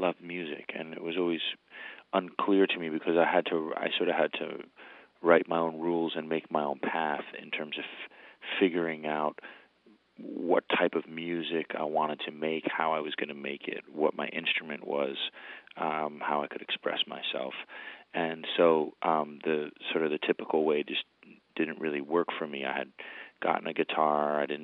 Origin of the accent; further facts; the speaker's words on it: White Plains, New York, United States; So I grew up in White Plains, New York. White Plains was a great city to grow up in. It was, there was good community.